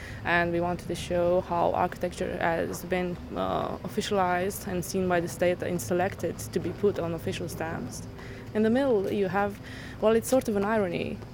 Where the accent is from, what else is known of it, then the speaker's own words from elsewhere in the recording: Bucharest, Romania; Yes, I'm from Bucharest